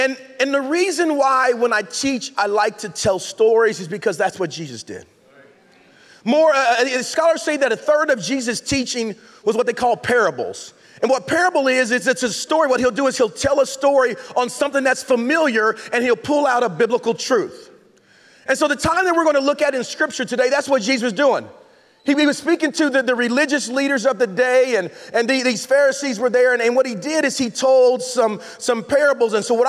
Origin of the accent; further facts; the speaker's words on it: Oklahoma, United States; I'm from Oklahoma, and we say you're good people.